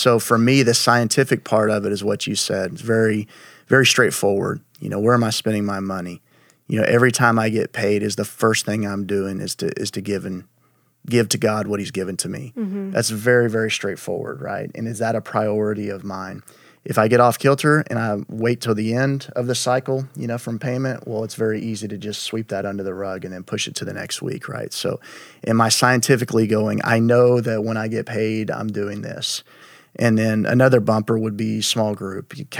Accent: Houston, Texas, United States; He's someone that comes to my mind because I grew up in Houston.

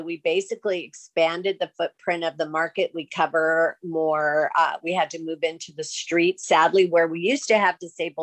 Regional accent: California, United States; I grew up near Disneyland.

